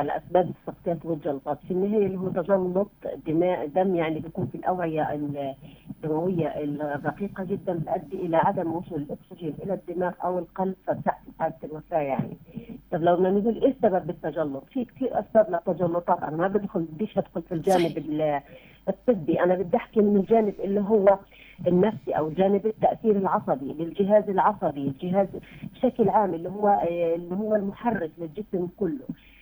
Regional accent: Palestine; إحنا كشعب فلسطيني

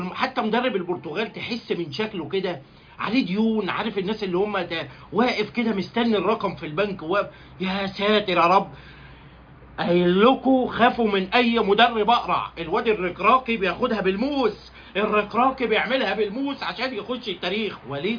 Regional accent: Morocco; يعني انا مغربي وانا عربي وافريقي،

